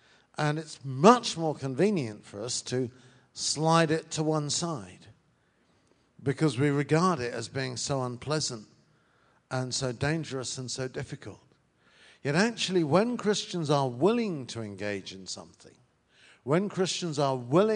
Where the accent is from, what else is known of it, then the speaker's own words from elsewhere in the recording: United Kingdom; Now, I'm British, I appreciate that.